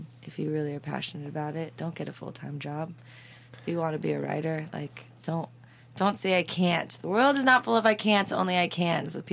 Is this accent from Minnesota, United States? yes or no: no; Santa Barbara, California, United States; her and I grew up in Santa Barbara together, which is, like, really weird.